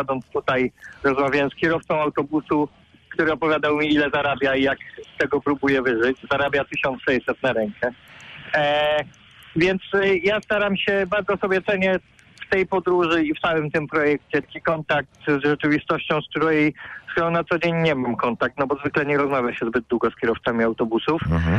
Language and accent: Polish; Poznań, Greater Poland Voivodeship, Poland; Ja jestem poznaniak, więc sobie bardzo ceniłem ten powrót na swoje śmieci.